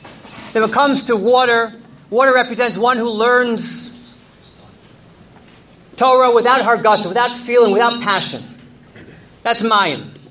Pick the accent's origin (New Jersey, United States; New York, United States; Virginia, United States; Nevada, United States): New Jersey, United States; Teaneck; And then we had something very special, us growing up in Tinak.